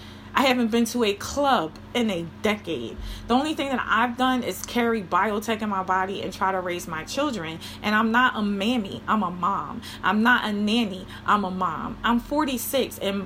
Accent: United States; because I'm an American. I believe in freedom. I believe in the ideals of America.

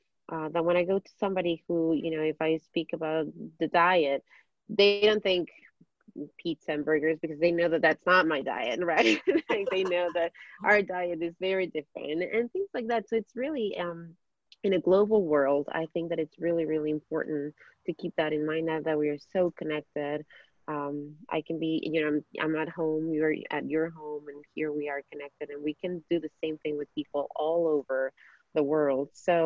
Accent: Ecuador; first language Spanish; English is a second language; moved away; because I'm from Ecuador, so I grew up in Ecuador. My first language is Spanish, and I learned English.

